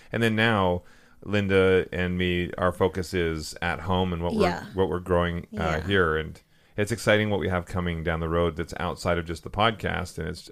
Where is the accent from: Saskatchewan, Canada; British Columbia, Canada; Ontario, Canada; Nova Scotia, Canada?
British Columbia, Canada; Vancouver; I'm from Vancouver.